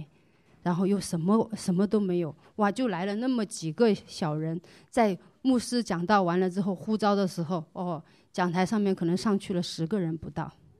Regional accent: Hubei, China; born there; 因为我自己出生在中国湖北，完全羊我们都很少见到。

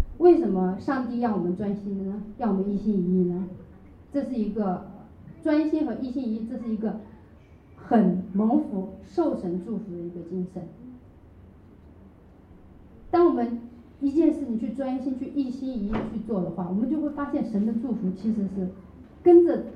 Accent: China; 有时候我们中国人比较随便一点哈

